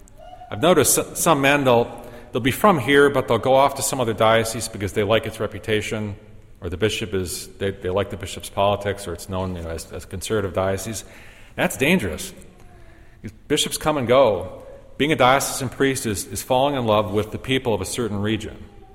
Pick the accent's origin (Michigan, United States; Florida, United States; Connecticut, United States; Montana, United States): Michigan, United States; Dearborn; born there; I was born on October 27th, 1968, in Dearborn, Michigan, in Oakwood Hospital … that's who I am.